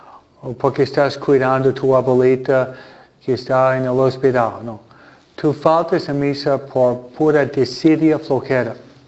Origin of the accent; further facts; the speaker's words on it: New York, United States; also born or lived in New Jersey; Yo vivía en el estado de Nueva York. Yo fui criado en Nueva York, New Jersey, iba a la universidad en Filadelfia